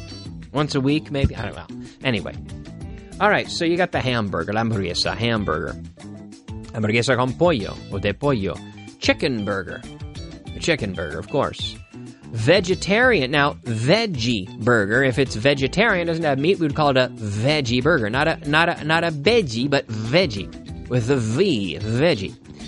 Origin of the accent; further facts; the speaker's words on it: Halifax, Nova Scotia, Canada; It's like in my hometown in Canada, or my home city, let's say, of Halifax, on the east coast of Canada